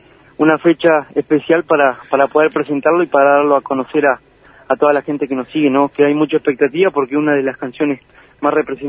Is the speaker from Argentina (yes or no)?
yes; El Maitén, Chubut, Argentina; Luego hacemos un show en mi pueblo, en Maitén